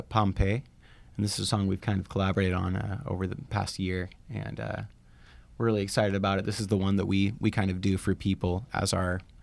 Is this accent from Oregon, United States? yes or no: yes; Grants Pass, Oregon, United States; now in Portland, United States; Just because I was raised around here in Grants Pass, and I had … which was a reggae band.